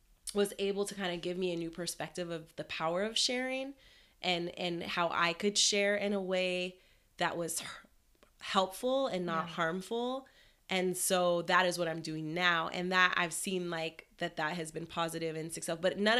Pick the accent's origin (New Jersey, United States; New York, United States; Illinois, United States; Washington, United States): Washington, United States; Seattle; I'm from Seattle, I'm a photographer